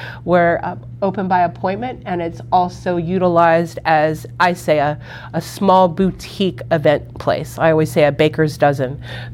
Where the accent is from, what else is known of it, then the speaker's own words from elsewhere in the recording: Cincinnati, Ohio, United States; Dear friend of mine, who I grew up with here in Cincinnati, is a voiceover artist.